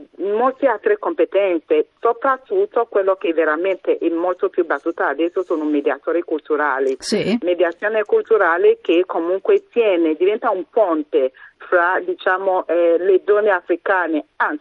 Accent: Benin City, Edo, Nigeria; Italian is a second language; E ti dico già da dove vengo dalla Nigeria, Benin City di preciso

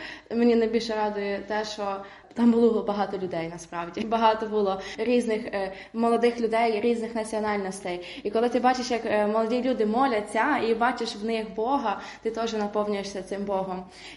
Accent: Ternopil Oblast, Ukraine; я з Тернопільщини.

